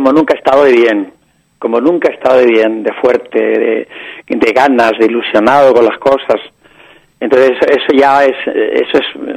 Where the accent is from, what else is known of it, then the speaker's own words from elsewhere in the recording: Andalusia, Spain; Eso hirviendo, porque soy andaluz. Y entonces, a los andaluces nos gusta cosa extraña porque hace mucho calor en Andalucía.